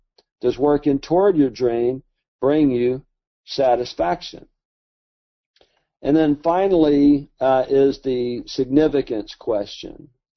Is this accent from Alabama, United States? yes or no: yes; Alabama, United States; because he's so smart and I'm from Alabama.